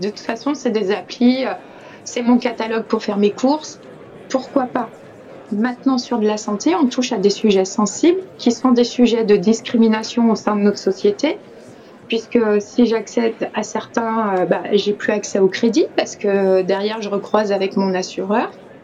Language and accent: French; France; Enfin, chez nous, en France.